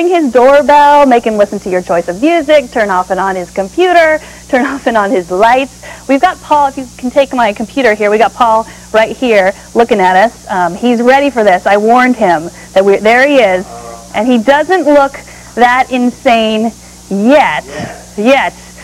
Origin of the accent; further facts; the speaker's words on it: Texas, United States; But I'm from Texas, so that's okay.